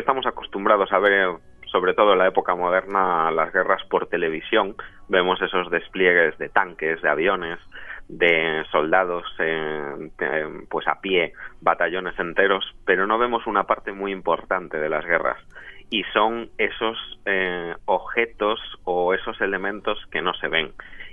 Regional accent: A Coruña, Galicia, Spain; Ahora mismo en Galicia, aquí en mi tierra, en La Coruña.

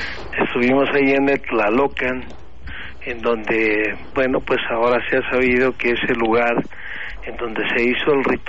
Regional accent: Mexico; Bueno, pues ya soy mexicano de tradición mexica, así que pues hay que comer picantito.

